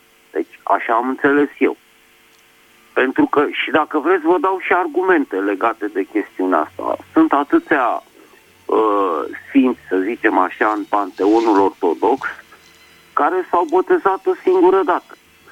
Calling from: Bucharest, Romania; din București. Sunt ortodox.

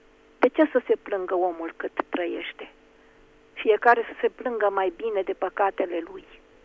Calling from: Piatra Neamț, Neamț County, Romania; din Piatra Neamț.

